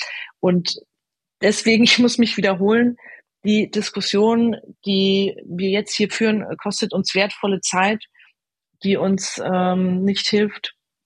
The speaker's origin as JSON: {"language": "German", "region": "Bavaria", "country": "Germany", "said": "Ich bin aus Franken, ich bin da viel unterwegs."}